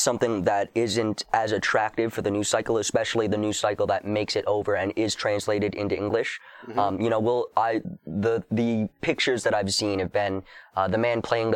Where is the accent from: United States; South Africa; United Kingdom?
United States; from my limited perspective as an American who just likes reading, French news in French